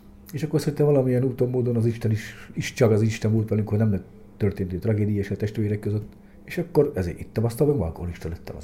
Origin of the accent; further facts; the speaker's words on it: Salgótarján, Nógrád, Hungary; Salgótarjánban születtem, ott éltem, ugye ott nevelkedtem föl